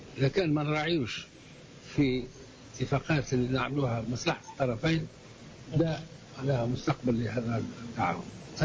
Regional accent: Tunisia; هذا يفرج صدورنا نحن كعرب وعلى كل حال كتونسيين

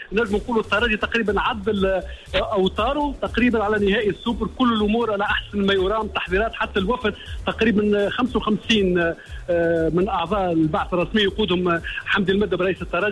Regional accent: Tunisia; من حقنا كتونسيين اليوم نفتخروا

